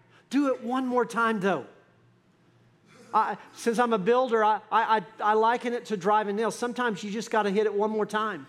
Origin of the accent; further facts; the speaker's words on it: Texas, United States; Listen, I am very bold and very proud to say that I'm an American and I'm a Texan.